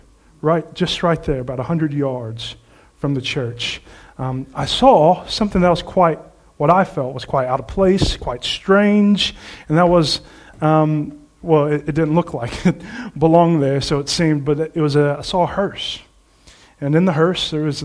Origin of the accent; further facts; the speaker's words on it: Houston, Texas, United States; now in United Kingdom; No, I'm from Houston, Texas.